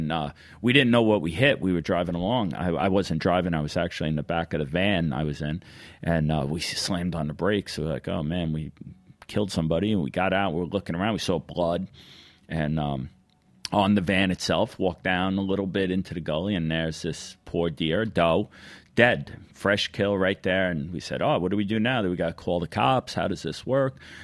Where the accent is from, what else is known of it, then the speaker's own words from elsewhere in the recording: New York, United States; I was going to be funny and say, hey, we're from New York.